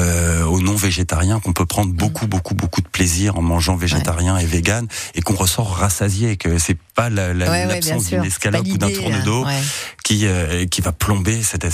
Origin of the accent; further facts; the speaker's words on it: Paris, Île-de-France, France; Alors moi, je suis parisien, je suis pas du tout du coin